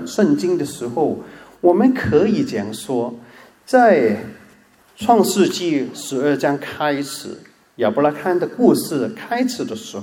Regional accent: China; 我们是中国人这很清楚了，是吧？

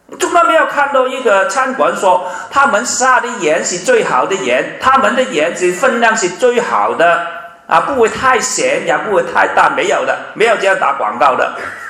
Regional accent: Hong Kong; 因为就是我是从香港来，很多人都知道，很多时候我们香港人呢

